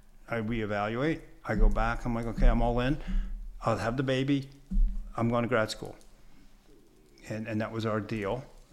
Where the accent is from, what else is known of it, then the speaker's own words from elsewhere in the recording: Philadelphia, Pennsylvania, United States; So this gave me that great in. I'm like, oh, I'm from Philadelphia. And you start the Jewish geography.